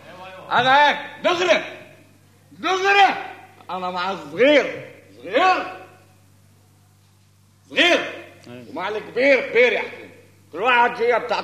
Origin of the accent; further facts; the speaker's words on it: Lebanon; أنا إنسان لبناني،